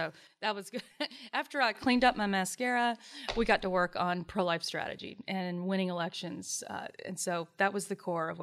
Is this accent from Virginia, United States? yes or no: no; Greenville, North Carolina, United States; I have a bias toward it because I'm from Greenville.